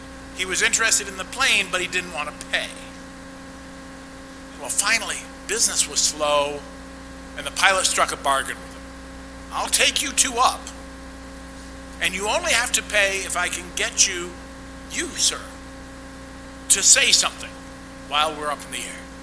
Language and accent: English; Massachusetts, United States; And I come from the Berkshire Hills, many of you know that. So I have a different experience of New England than many of you.